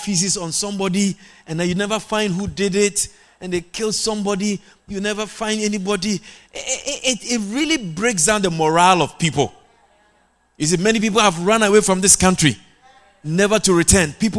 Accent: Agogo, Ashanti, Ghana; born there; But I was not born in Guyana. I was born in Ghana in a village called Agogo. Agogo. A-G-O-G-O. Very, very, very far from here. Yeah, in the Asante Achim district of the Ashanti region.

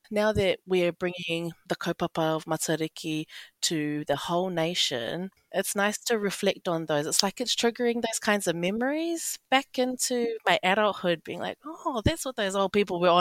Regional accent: Wellington, New Zealand; I was born and bred in Wellington, but my whānau is from Te Wairua and Waikare Moana.

